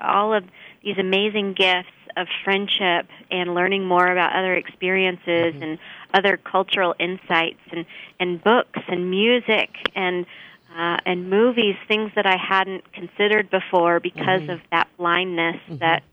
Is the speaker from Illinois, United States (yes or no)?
no; San Antonio, Texas, United States; I grew up in San Antonio in a Presbyterian church.